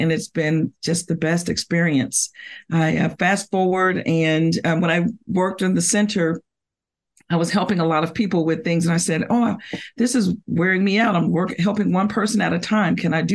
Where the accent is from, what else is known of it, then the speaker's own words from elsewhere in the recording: Orlando, Florida, United States; I'm originally from Orlando, Florida. So I went to high school. I graduated from West Orange High School, which is a suburb of Orlando in Winter Garden.